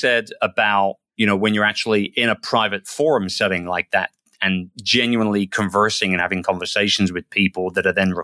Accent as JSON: {"language": "English", "country": "United Kingdom", "lives_now": "Philippines", "said": "Maybe it's because I'm a Brit in a predominantly US dominated business in terms of the online world and stuff. Live in the Philippines."}